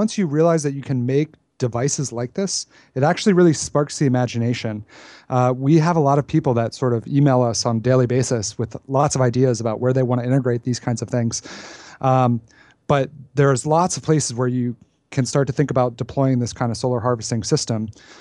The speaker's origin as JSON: {"language": "English", "town": "Boston", "region": "Massachusetts", "country": "United States", "tie": "born or raised there", "said": "I grew up around a big city. I grew up just outside of Boston."}